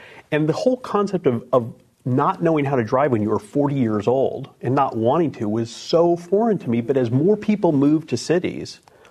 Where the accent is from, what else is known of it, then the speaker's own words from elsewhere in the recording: California, United States; California, I grew up in California, which is a very car-centric, you know, culture, obviously.